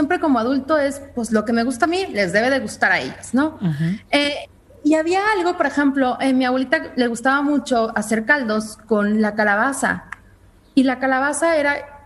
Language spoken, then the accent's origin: Spanish; Mexico; Porque eso es algo que como mexicanos